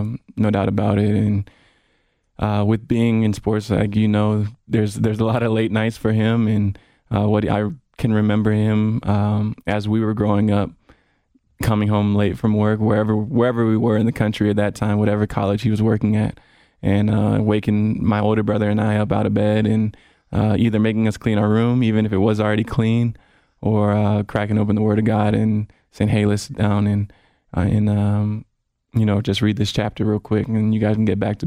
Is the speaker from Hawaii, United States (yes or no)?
yes; Honolulu, Hawaii, United States; born there; The where was I born question is easy. I was born in Honolulu, Hawaii. Raised is a little tougher because I bounced around all over the place.